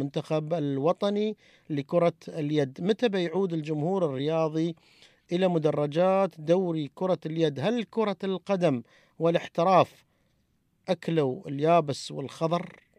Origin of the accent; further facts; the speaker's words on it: Syria; أنا سوري في الكلمة